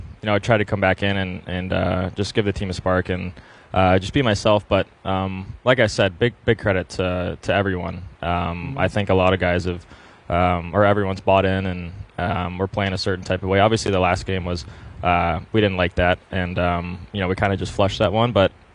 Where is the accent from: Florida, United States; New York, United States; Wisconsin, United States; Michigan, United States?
Michigan, United States; Detroit; He's from Toronto, I'm from Detroit.